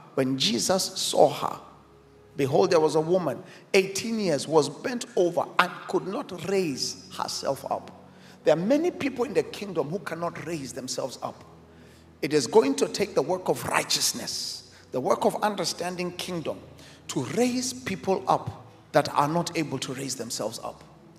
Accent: Kenya; I came all the way from Kenya to release words.

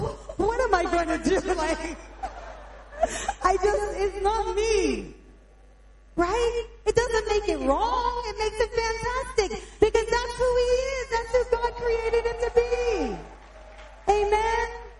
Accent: United States; I'm an American. Like, I didn't even know how to stand tall until I got here.

